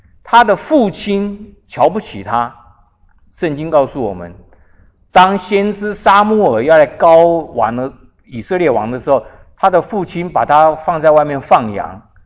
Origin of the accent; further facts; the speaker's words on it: Taiwan; 我记得我小时候在台湾的时候呢，我的邻居就小朋友而已哦， … 哦，我们这边有台语的哦